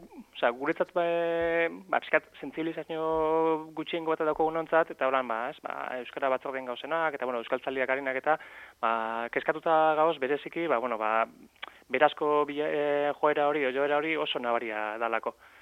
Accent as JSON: {"language": "Basque", "town": "Lekeitio", "region": "Basque Country", "country": "Spain", "said": "euskaldunak Lekeitioko 7.500 biztanleok gehien bat euskaldunak gara eta euskaraz bizi izan gara oraintxe arte beintzat nagusiki"}